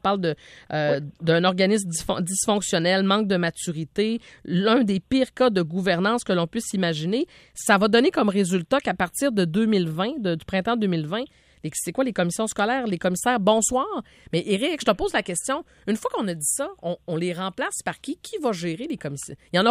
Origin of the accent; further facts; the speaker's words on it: Quebec, Canada; Mais moi, dans ma région d'origine, au Saguenay-Lac-Saint-Jean, là, c'est pas bien mieux qu'à Trois-Rivières.